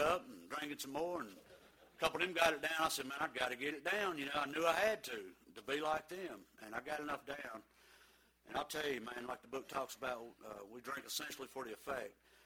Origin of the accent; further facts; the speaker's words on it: Charlotte, North Carolina, United States; born there; And I was born in Charlotte back in 1963.